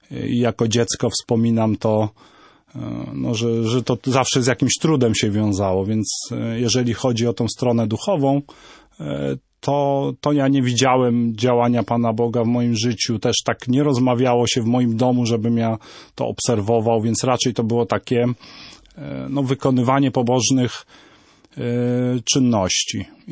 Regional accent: Lubin, Kuyavian-Pomeranian Voivodeship, Poland; Pochodzę z takiej miejscowości Lubin, to jest gmina Kikuł, obecnie już miasto Kikuł.

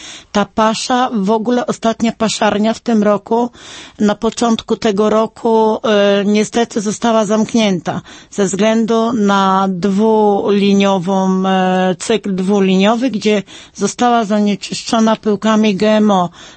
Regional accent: Kuyavian-Pomeranian Voivodeship, Poland; jest to województwo kujawsko-pomorskie

